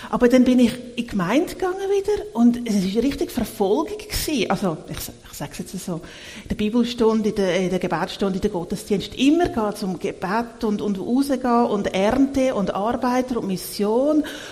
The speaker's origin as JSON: {"language": "German", "region": "Zurich", "country": "Switzerland", "tie": "born or raised there", "said": "Also mein Heimatort ist in Dachser und es ist gar nicht so weit weg. Ich bin heute Morgen auch wieder vorbeigefahren. Aber aufgewachsen bin ich im Zürich-Unterland, Zürich-Glattal und dann ins Zürich-Oberland gezogen."}